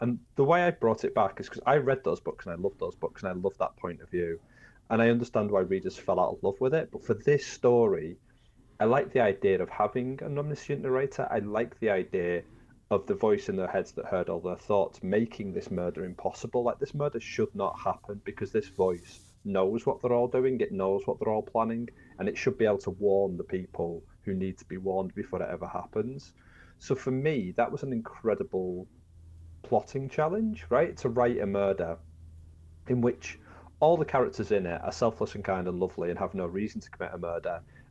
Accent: the north of England, United Kingdom; I'm British. I'm from the North.

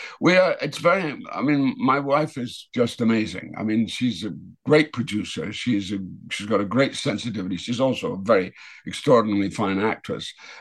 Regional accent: Dundee, Scotland, United Kingdom; because they want me to go straight to Dundee, which is ironically is my hometown

